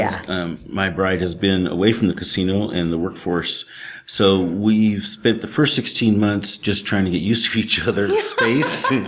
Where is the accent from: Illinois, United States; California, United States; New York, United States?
California, United States; Monterey; born there; I was born in a military family, mm-hmm. Fort Ord, Monterey.